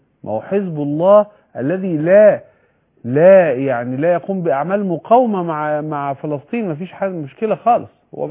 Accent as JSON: {"language": "Arabic", "country": "Egypt", "said": "كمصري كعربي كمسلم"}